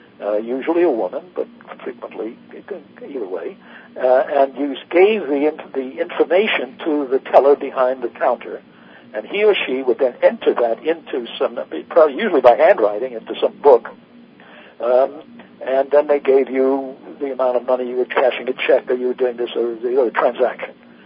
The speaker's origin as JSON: {"language": "English", "country": "United States", "said": "Well, I'm being an American, I come with chemical optimism."}